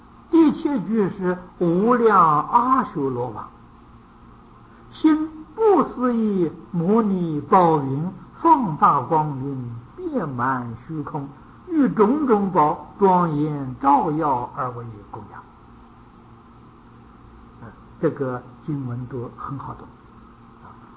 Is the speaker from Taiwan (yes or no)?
no; China; 我们中国人讲玉皇大帝啊，玉皇大帝呀